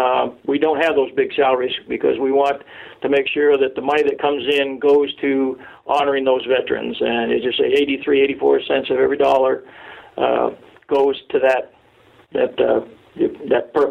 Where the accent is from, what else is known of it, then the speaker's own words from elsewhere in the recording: Bangor, Maine, United States; moved away as an adult; now in Springfield, United States; I call Maine home. As I said, I grew up in Bangor in the area through college, but then went into service and then worked for the government, and I now live in Springfield, Virginia with my wife